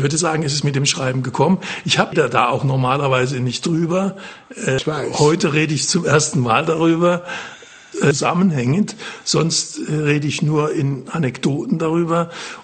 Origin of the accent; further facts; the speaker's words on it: Bühl, Baden-Württemberg, Germany; dass ich im Schwarzwald, in Bühl am Schwarzwald aufgewachsen bin. Ich wurde in Baden-Baden geboren.